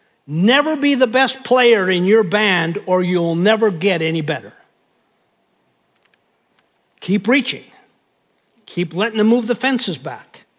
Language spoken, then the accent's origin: English; Williston, North Dakota, United States; Remember, I grew up in North Dakota, where Williston had 12,000 people.